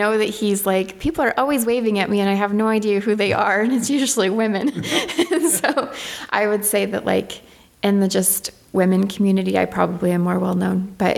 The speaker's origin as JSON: {"language": "English", "town": "Gillette", "region": "Wyoming", "country": "United States", "tie": "born there", "also_born_or_lived": "The Dalles / California", "lives_now": "Port Townsend, United States", "said": "And then I was born in Wyoming, Gillette, Wyoming."}